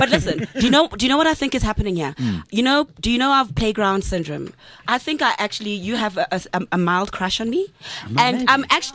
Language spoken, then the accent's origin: English; Grahamstown, Eastern Cape, South Africa; is a girl from Grahamstown. I grew up in Grahamstown.